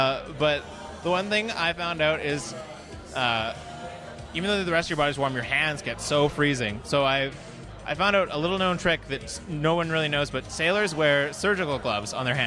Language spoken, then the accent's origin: English; Edmonton, Alberta, Canada; I'm from Edmonton, and when I came to UBC